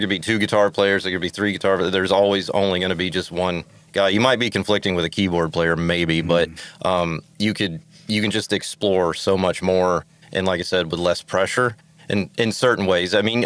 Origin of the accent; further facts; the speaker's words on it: Alabama, United States; Like, I'm from Alabama, so there was, like, no, like, if you got 3 gigs a year, you were, like, you know, that was pretty cool.